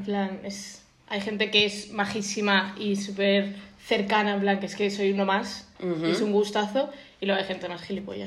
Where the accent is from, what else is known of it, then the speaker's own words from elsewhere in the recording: Madrid, Community of Madrid, Spain; Yo soy de las pocas que soy madrileña